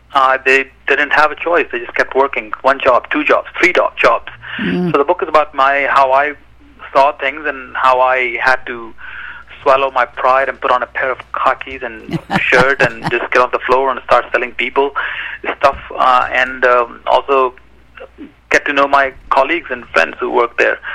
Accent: Lucknow, Uttar Pradesh, India; I grew up in India, in a town called Lucknow, 4 million people

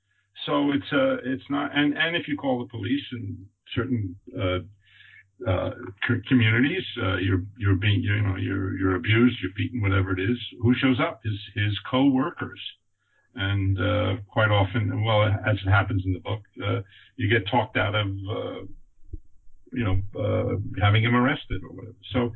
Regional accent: Hollywood, California, United States; I'm from Hollywood

